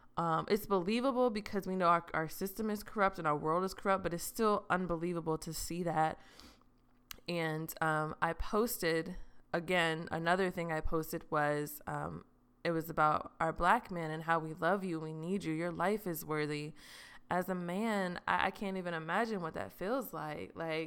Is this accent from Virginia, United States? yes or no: no; Austin, Texas, United States; I'm from Austin, Texas, and I think Austin is wonderful and I love it.